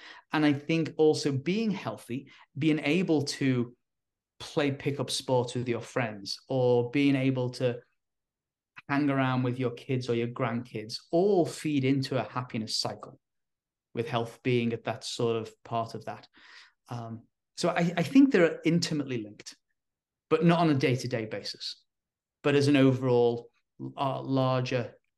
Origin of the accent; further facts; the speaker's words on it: England, United Kingdom; now in United States; growing up in England, I enjoy a good pint of beer. So, and I live in Northern California where they have a great craft beer scene.